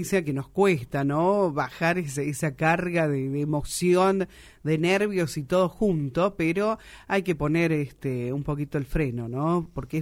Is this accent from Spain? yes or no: no; Argentina; como pasionales que somos, argentinos, futboleros y demás